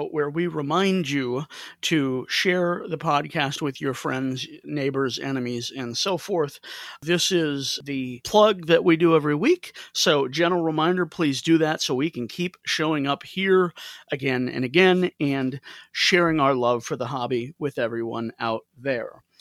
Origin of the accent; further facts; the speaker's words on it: Missouri, United States; now in Ohio, United States; many from here in Ohio, where I've spent almost 17 years, or from my home state of Missouri.